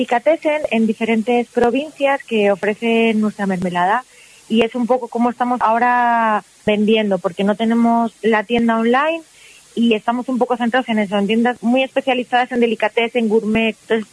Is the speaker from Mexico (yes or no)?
no; Almendra, Castile and León, Spain; como siempre he estado muy ligada a mi pueblo, antes Almendra del Pan no era conocido